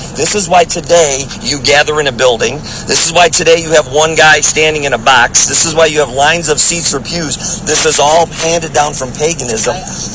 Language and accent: English; Wisconsin, United States; Where am I from? I'm from Wisconsin.